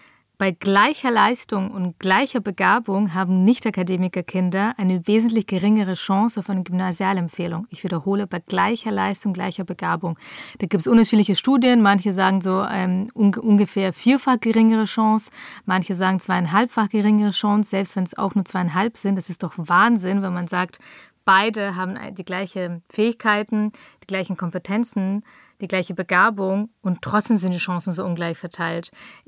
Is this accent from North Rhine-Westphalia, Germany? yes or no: no; Augsburg, Bavaria, Germany; Ich bin in Augsburg-Oberhausen aufgewachsen.